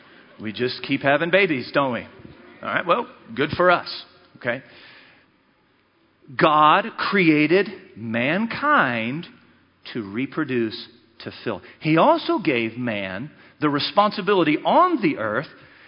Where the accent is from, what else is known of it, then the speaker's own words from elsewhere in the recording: United States; born there; When I was born in 1967 in America, there was about 100 million people.